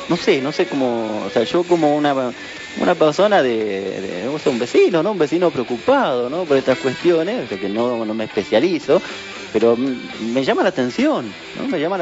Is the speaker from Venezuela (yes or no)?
no; Mendoza, Argentina; nosotros como mendocinos estamos distribuyendo el agua para los campos